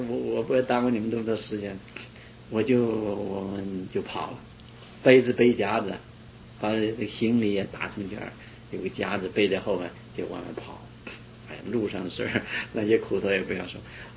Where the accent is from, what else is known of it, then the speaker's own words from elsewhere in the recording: North China, China; 那时候啊，我是北方人